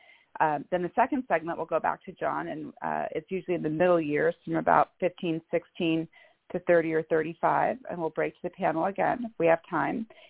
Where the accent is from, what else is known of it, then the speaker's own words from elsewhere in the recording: Bellevue, Washington, United States; As I stated … I am from Bellevue, Washington